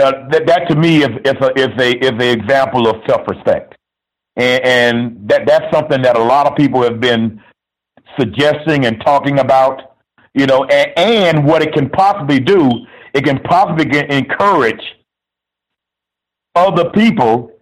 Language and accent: English; Miami, Florida, United States; I'm from Miami